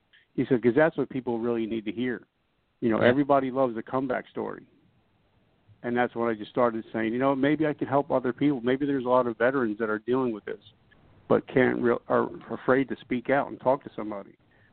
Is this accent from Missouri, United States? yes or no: no; New Jersey, United States; But because I grew up in New Jersey, about maybe 10 or 15 minutes away from the Twin Towers